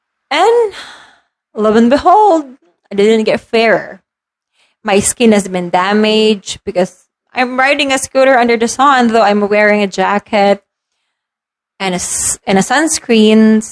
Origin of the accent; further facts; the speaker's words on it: Philippines; I'm a Filipina, you know